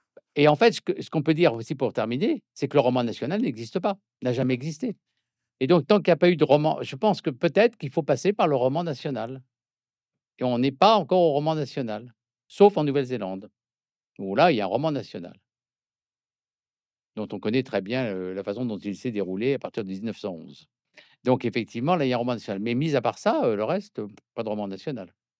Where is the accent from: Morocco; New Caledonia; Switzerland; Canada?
New Caledonia; si vous suivez l'actualité et que vous voyez ce qui se passe par exemple chez moi en Nouvelle-Calédonie